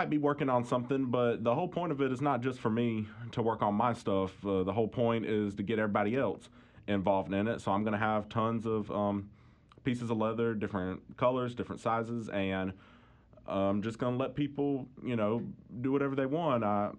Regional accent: North Carolina, United States; Yeah, so I'm Native American. I'm from the Lumbee tribe in North Carolina, and I go to school at UNC Chapel Hill.

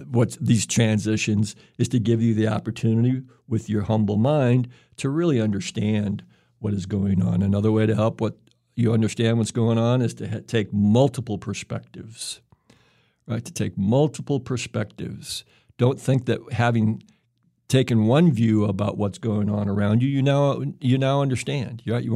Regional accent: Greenville, Mississippi, United States; also born or lived in Illinois; I was born in Mississippi in 1951. I was sort of a ping pong ball between Illinois and Mississippi into my early teenage years. The first summer I was not allowed to go back to Greenville, Mississippi, was the summer of 1964

